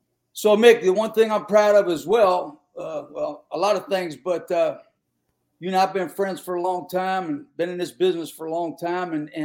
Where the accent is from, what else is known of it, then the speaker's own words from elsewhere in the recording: Pennsylvania, United States; So, we grew up in Western PA.